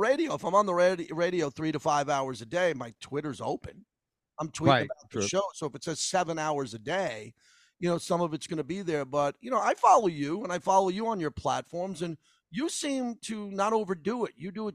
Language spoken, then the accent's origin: English; New York, United States; you just don't want to find out that the Gilgo Beach serial killer is from your hometown, which is my hometown.